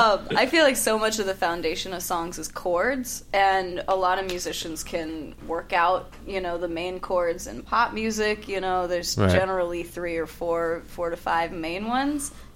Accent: North Carolina, United States; also born or lived in Aberdeen / Southern Pines; I was born in North Carolina originally. Oh. All my family lives there.

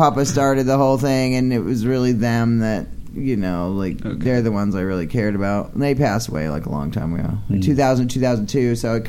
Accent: Maine, United States; I've been here 5.5 years, and I don't want to go back. I'm from Maine.

